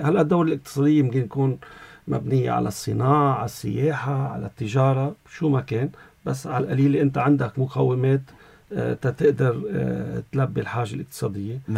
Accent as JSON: {"language": "Arabic", "country": "Lebanon", "said": "نحن من أعلى ضيع بلبنان"}